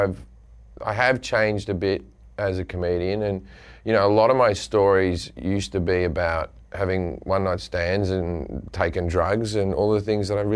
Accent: Australia; I think coming at it as an Australian gave me a little bit more levity in the whole thing, because I grew up in a gun-free society.

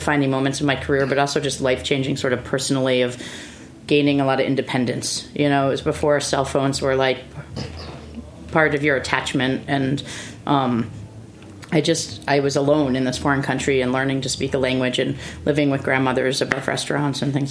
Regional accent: New Haven, Connecticut, United States; I grew up in New Haven, Connecticut, which has a big Italian American sort of culture, and I grew up kind of eating that Italian American red sauce food

